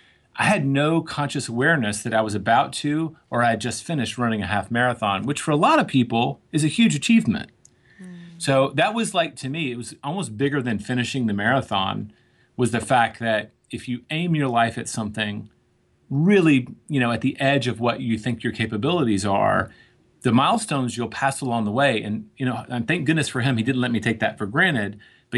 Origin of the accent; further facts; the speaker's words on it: Tennessee, United States; Like, growing up in Tennessee, I thought I could write sonnets and learn how to skin a deer and, you know, make A's in the classroom.